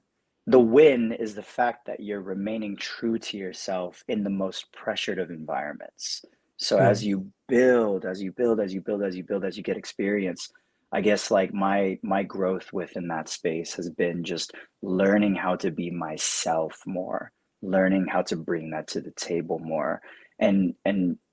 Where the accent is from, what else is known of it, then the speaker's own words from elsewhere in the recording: Layton, Utah, United States; I come from Layton, Utah. Grew up a military brat, so ended up setting roots in Utah as a teenager, and that's where I started actually as a dancer.